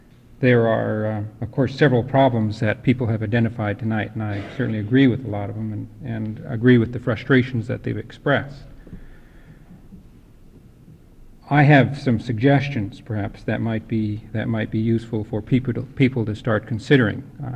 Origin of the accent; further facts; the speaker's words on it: Alaska, United States; now in Juneau, United States; I'm from Tlaquan. I currently live here in Juneau.